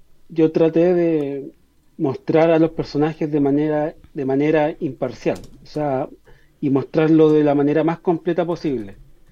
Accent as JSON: {"language": "Spanish", "town": "Talcahuano", "region": "Biobío", "country": "Chile", "tie": "born or raised there", "lives_now": "Santiago, Chile", "said": "Yo nací en Talcahuano, viví ahí hasta el 2011, y ahora estoy en Santiago por las razones laborales"}